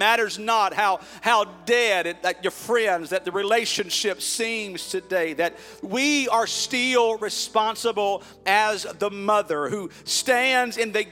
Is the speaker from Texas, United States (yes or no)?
yes; Bonneville, Texas, United States; I thank God for the mother I was raised in Bonneville, Texas.